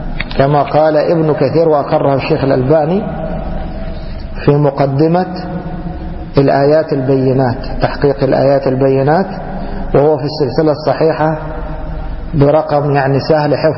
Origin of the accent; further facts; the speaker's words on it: Egypt; هذا مشهور عندنا في مصر يقول لك يا منص منص